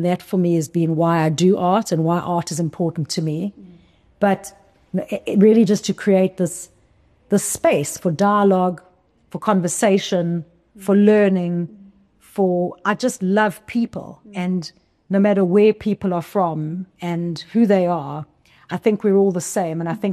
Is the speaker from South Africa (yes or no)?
yes; South Africa; Growing up in South Africa in the 80s and 90s, we didn't really have sort of like MoMA or Tate